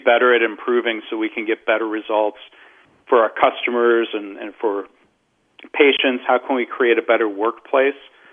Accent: Detroit, Michigan, United States; I grew up in the Detroit area, if you and the listeners won't hold that against me.

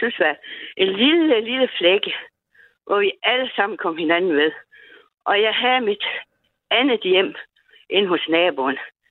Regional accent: North Denmark Region, Denmark; also born or lived in Sweden; Ja, det er dejligt, vi er nordjyder.

